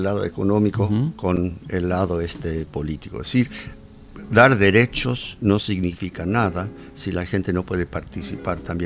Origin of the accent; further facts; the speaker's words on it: United States; Bueno, en parte porque soy norteamericano.